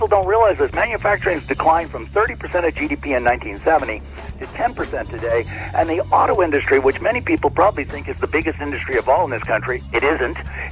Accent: Central Canada, Canada; And I am from Central Canada.

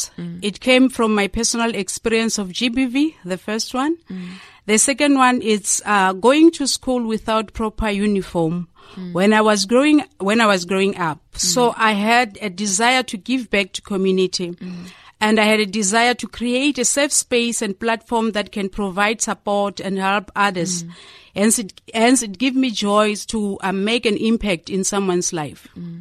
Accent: Bushbuckridge, Mpumalanga, South Africa; now in Mshololozi, South Africa; I was born and raised in a rural area called Mabarule, Bushbuck Ridge site. So I am a typical Shangani lady.

